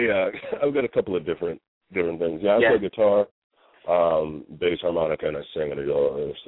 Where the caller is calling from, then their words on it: Canton, Ohio, United States; I'm calling from Canton, Ohio, at the moment.